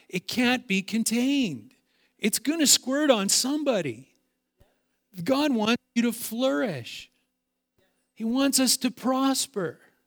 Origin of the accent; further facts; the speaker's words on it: Kelowna, British Columbia, Canada; I started out saying I grew up in Kelowna on an orchard.